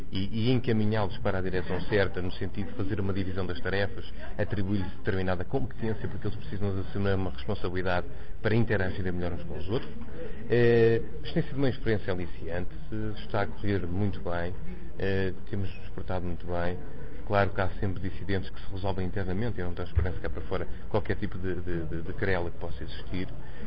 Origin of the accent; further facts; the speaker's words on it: Ponte de Lima, Viana do Castelo, Portugal; Venho de Ponte Lima, do distrito de Viana do Castelo.